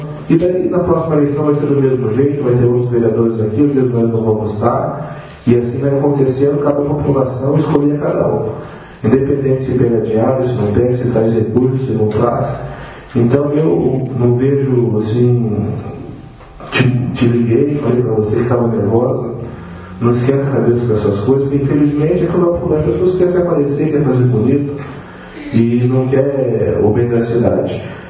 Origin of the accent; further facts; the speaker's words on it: Marilândia, Espírito Santo, Brazil; eu também quero dizer para vocês que eu sou de Marilândia e gosto muito de Nova Moreira, tenho bons amigos lá desde a infância